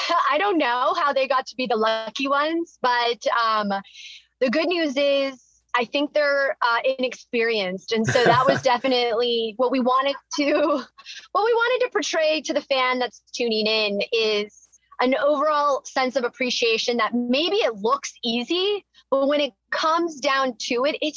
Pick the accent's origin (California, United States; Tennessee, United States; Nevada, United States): California, United States; I'm from SoCal. I grew up surfing during the summers